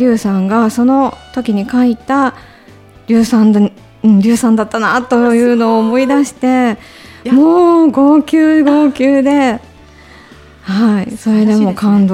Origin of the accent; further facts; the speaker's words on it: Okayama, Japan; 岡山から来た